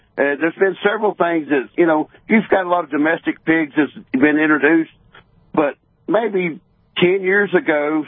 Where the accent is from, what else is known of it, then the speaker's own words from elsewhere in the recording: Florida, United States; I'm born and raised in Florida, and the area where we're at, there was always has been wild hogs